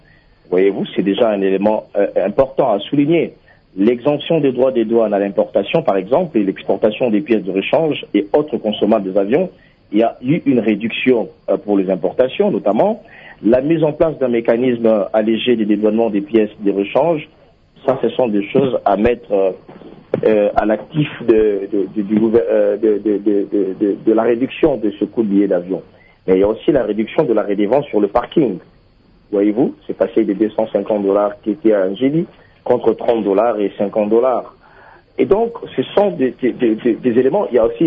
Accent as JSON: {"language": "French", "town": "Buta", "region": "Bas-Uélé", "country": "DR Congo", "lives_now": "Kisangani, DR Congo", "said": "si je vais aller chez moi à Bouta, par exemple, mais la seule voie pour aller à Bouta, c'est de prendre un avion"}